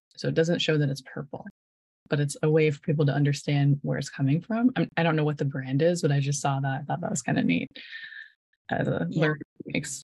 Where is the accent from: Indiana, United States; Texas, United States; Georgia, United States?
Indiana, United States; I'm from Indiana as well